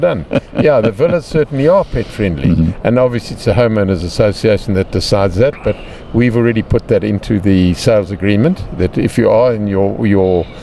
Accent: Cape Town, Western Cape, South Africa; also born or lived in Zimbabwe; I come from Cape Town originally. Well, originally Zimbabwe, then Cape Town.

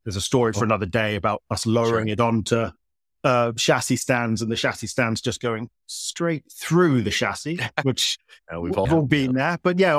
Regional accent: South West England, United Kingdom; now in Texas, United States; Yeah, exactly. British. Born and bred is, you know, I lived on Dartmoor. I lived in the West Country.

